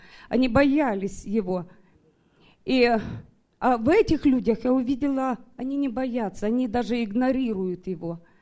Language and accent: Russian; Sacramento, California, United States; я из Сакраменто.